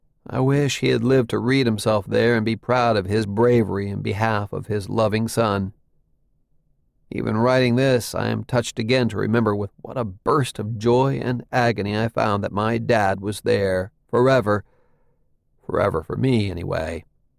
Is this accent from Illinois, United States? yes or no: yes; Waukegan, Illinois, United States; I became a full-time magician after seeing Blackstone on stage in Waukegan, my hometown in Upper Illinois, when I was 9.